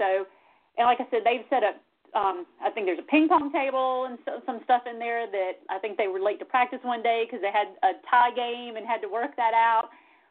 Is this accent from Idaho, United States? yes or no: no; South Carolina, United States; I'm a Carolina native, so I grew up in South Carolina